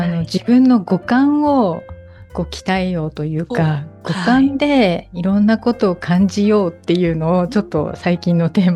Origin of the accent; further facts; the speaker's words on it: Niigata, Japan; 私実は小さい頃新潟の田舎で育ってるんですけど、